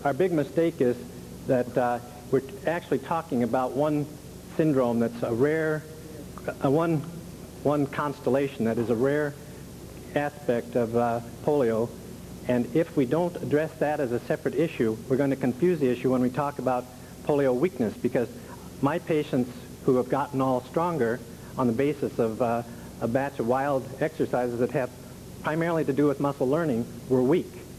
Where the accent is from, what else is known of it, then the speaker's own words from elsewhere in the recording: Minneapolis, Minnesota, United States; from Minneapolis.